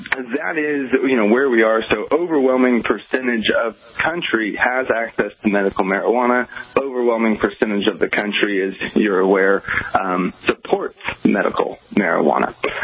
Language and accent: English; Oklahoma, United States; now in Los Angeles, United States; which coming from the Midwest, where I'm from Oklahoma, I've never seen it like the levels we have in Los Angeles.